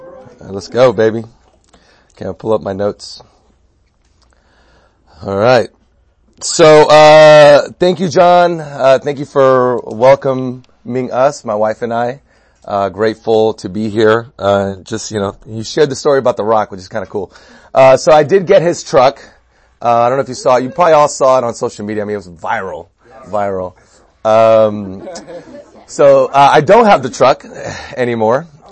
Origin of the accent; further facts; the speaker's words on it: Miami, Florida, United States; now in Los Angeles, United States; So first, I'm originally from Miami, Florida.